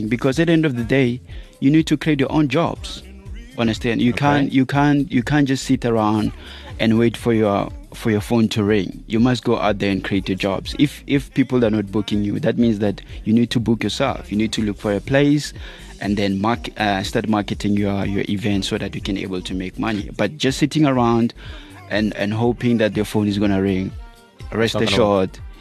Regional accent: Limpopo, South Africa; now in Benoni, South Africa; I'm from Limpopo.

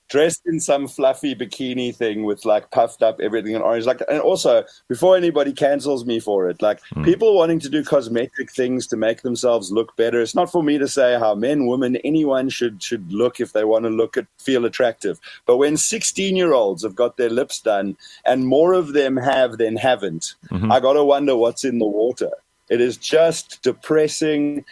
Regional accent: Johannesburg, Gauteng, South Africa; now in Manchester, United Kingdom; I'm from Johannesburg.

